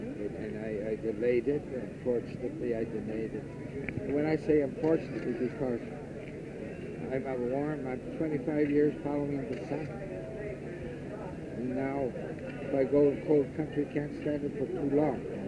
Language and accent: English; New York, United States; born there; I told you, I was born in New York State.